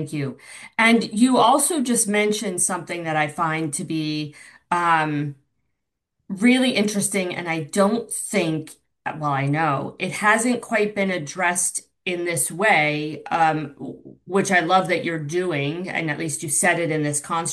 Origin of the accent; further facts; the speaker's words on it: United States; You're from Canada, I'm from America. I love it.